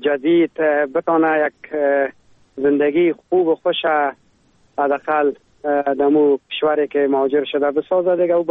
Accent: Afghanistan; now in Germany; در کلاس خود ما دو افغان دیگه هست.

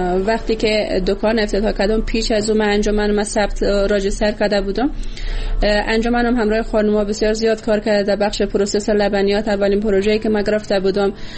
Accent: Bamyan, Afghanistan; و از کابل بعد از تقریبا 7 یا 8 ماهی که من در اونجا زندگی کردم، آمدم به ولایت خودم به بامیان

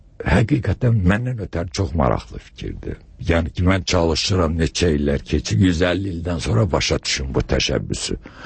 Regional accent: Ganja, Azerbaijan; Və mən Gəncəliyəm özüm.

